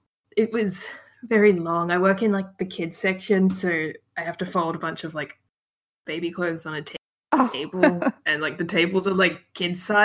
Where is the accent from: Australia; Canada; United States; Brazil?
Australia; Adelaide, South Australia; now in Melbourne, Australia; Like I'm from Adelaide originally, and like even in Adelaide now, by 5:30 everything is shut. Whereas I live in Melbourne now